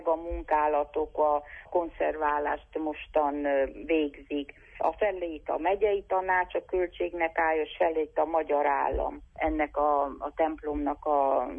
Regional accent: Bistrița, Bistrița-Năsăud, Romania; hogy bemutathattam egy szülővárosomat, és mindenkit nagy szeretettel várunk Besztercére

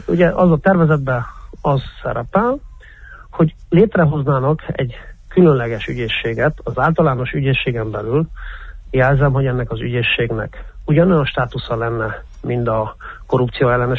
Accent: Cluj-Napoca, Cluj County, Romania; mind a ketten kolozsváriak vagyunk, rég ismerjük egymást

